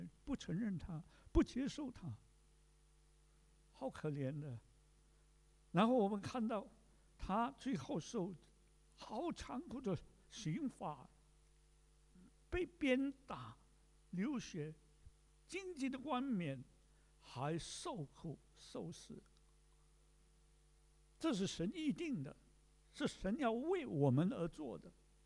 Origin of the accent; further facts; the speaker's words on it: China; 但是我们从中国来的知道说中国的教会也受逼迫呀